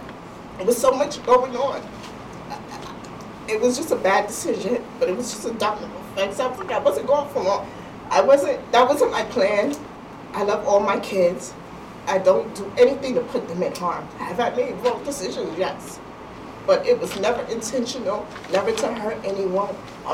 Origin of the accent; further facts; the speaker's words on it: New York, United States; now in Waterbury, United States; I have no family in Waterbury. We're from New York.